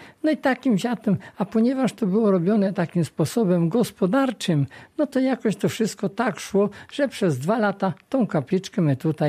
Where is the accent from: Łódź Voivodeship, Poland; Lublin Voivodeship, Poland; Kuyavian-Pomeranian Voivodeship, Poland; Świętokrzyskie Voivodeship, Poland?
Lublin Voivodeship, Poland; Markuszów; w mojej rodzinnej miejscowości, oczywiście w Kozłówku, bo ja z Markuszowej, ale to po sąsiedzku w Kozłówku